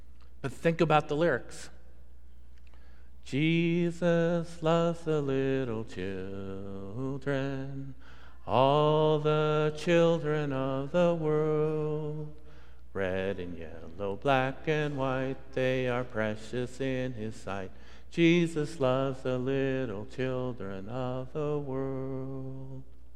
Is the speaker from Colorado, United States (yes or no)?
yes; Denver, Colorado, United States; Years ago, I remember driving from Colorado, where I grew up in the Denver area, back to California, where my family was.